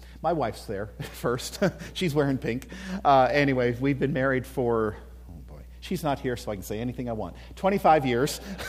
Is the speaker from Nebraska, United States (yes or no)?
yes; Omaha, Nebraska, United States; I guess I'm from Omaha, and so a lot of things I see or find out about here are I'm seeing from a long ways away.